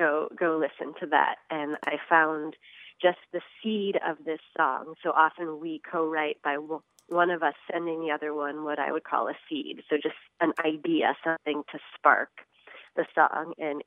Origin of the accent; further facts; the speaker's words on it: Missouri, United States; We grew up actually out in Boone County, and there is just nothing.